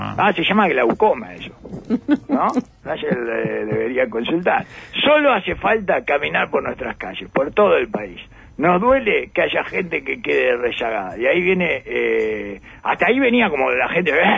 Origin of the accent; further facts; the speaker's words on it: Canelones, Uruguay; born there; yo me como las heces porque nací en Canelones.